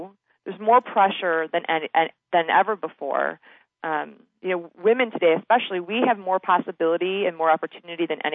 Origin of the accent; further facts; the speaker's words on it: Chicago, Illinois, United States; born there; now in San Francisco, United States; Well, I was misplaced and born in Chicago.